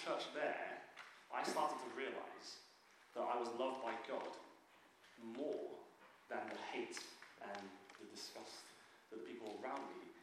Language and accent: English; United Kingdom; born there; It may be tough from my accent, and I was actually born in this country.